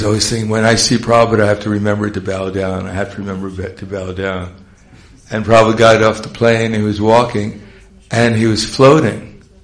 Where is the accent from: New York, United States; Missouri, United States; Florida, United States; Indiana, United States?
New York, United States; because I come from New York, and you don't bow down.